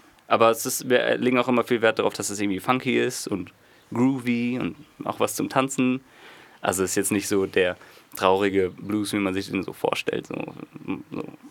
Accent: Münster, North Rhine-Westphalia, Germany; Ja, wir kommen aus Münster, aus Westfalen. Da sind wir geboren und aufgewachsen. Das ist eine Unistadt in NRW und da gibt es eine recht lebendige Musikszene

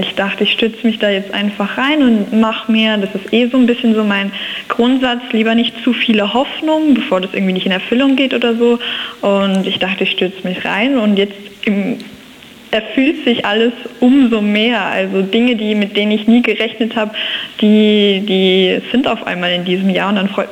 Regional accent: Ettlingen, Baden-Württemberg, Germany; Also ich komme ja aus Ettlingen, also ich bin gar keine Pforzheimerin

